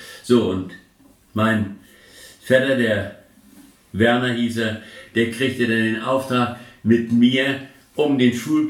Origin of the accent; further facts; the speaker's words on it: Susz, Warmian-Masurian Voivodeship, Poland; born there; Das sind 70 Kilometer gewesen von Rosenberg, hieß die Stadt, wo ich geboren bin.